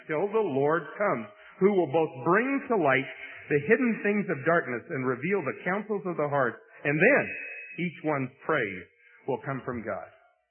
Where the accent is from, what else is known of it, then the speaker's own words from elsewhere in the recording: United States; I couldn't stand there and say, I'm an American.